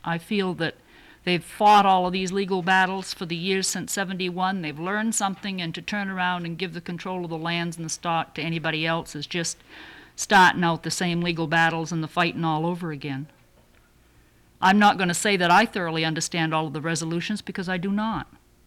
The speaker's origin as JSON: {"language": "English", "town": "Dillingham", "region": "Alaska", "country": "United States", "said": "and I'm from Dillingham"}